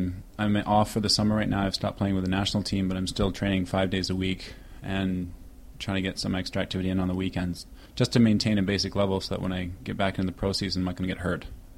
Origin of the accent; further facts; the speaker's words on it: London, Ontario, Canada; To start with, growing up here in London was a fantastic experience. I was adopted at 6 weeks old and lucky enough to fall into